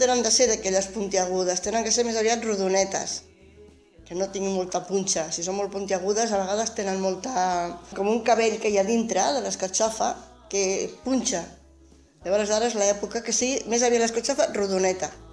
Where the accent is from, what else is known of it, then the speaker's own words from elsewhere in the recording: Les Borges Blanques, Catalonia, Spain; born there; also born or lived in Barcelona; soc nascuda aquí a Borges Blanques, però també com la meva companya del tronc, vaig ser molts anys a Barcelona i he tornat a les meves arrels, perquè per circumstàncies de la vida doncs estem aquí a Borges.